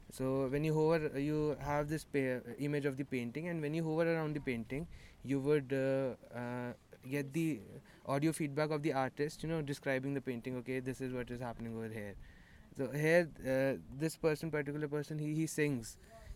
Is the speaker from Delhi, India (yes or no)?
no; Korba, Chhattisgarh, India; English is a second language; also born or lived in Gurgaon; I was born in Gurgaon, but then I went to Chhattisgarh, and there's a place called Korba.